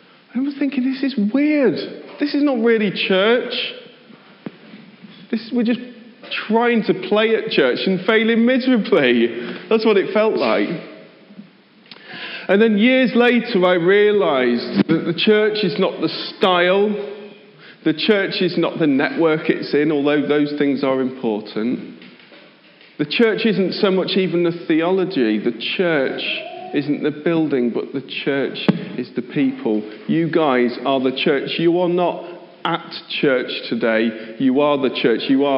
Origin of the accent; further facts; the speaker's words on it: Lincoln, East Midlands, United Kingdom; I was born and raised in Lincoln. I've tried to escape Lincoln a number of times by going to university and finding jobs and things like that.